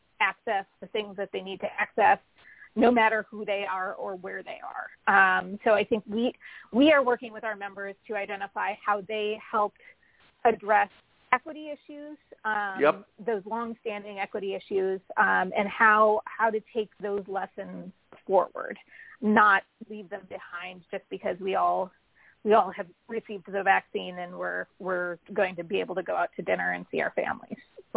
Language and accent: English; Minnesota, United States; I grew up in Minnesota. We had a lot of snow days.